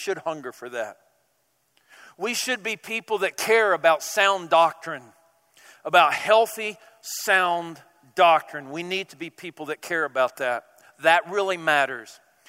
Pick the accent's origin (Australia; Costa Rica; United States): United States; Southern United States; accent: Southern; Yeah, I'm from the South originally.